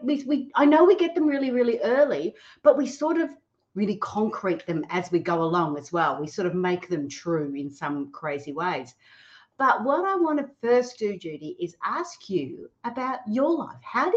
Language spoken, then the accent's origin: English; Gold Coast, Queensland, Australia; Gold Coast, Australia, that is. Probably could tell with my funny accent.